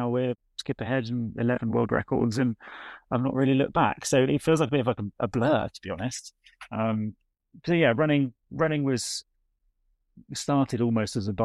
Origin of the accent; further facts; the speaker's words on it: United Kingdom; But as a British skier, it's a little challenging because you're skiing against more or less every other nation that has a load of snow and mountains, and we don't really have that.